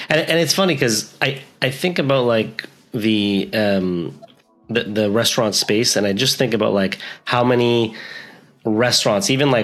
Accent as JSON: {"language": "English", "town": "Montreal", "region": "Quebec", "country": "Canada", "tie": "born or raised there", "also_born_or_lived": "Toronto", "said": "I grew up in Montreal. I spent a lot of time in Toronto"}